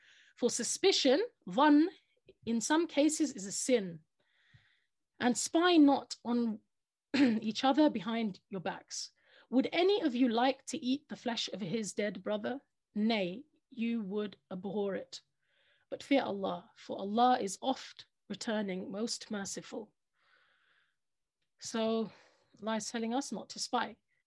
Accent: United Kingdom; And it's really sad to say it, but growing up in Britain, you're taught about fair play. Growing up in Britain, when you go to an exam

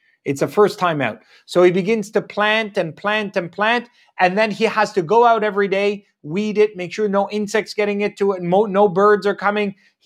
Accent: Canada; in Egypt, for example, which is my heritage, I was born and raised in Canada from an Egyptian heritage.

